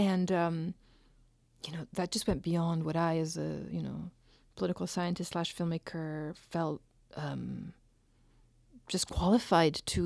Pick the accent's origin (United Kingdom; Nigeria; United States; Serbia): Serbia; Belgrade; English is a second language; the kind of first political shaping of that gathering took place in my hometown. And Belgrade has kind of worn the legacy of being the birth city of the non-aligned movement with great pride when I was a child.